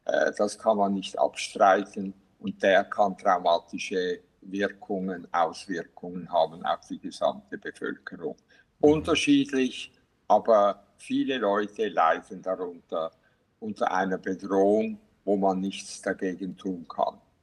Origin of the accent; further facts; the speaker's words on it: Switzerland; born there; Ich bin zwar kein Schweizer, ich bin ein Ausländer immer noch. Ich bin in der Schweiz geboren, aber ich bin ein Migrant.